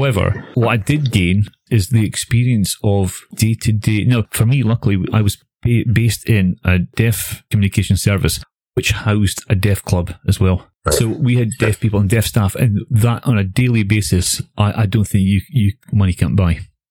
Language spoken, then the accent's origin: English; Aberdeen, Scotland, United Kingdom; now in Glasgow, United Kingdom; Being in Glasgow now. Being in Glasgow, you have. And I come from Aberdeen, so for those who don't know, Aberdeen's on the east coast of the northeast coast of Scotland.